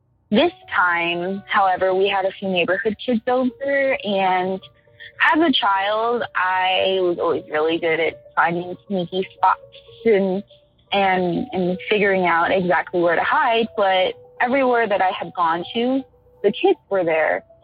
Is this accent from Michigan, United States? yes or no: no; Miami, Florida, United States; now in Austin, United States; I'm from Austin, Texas. I have a few stories. I'm going to tell you one today. It started when we were really young. We're originally from Florida, Miami, Florida.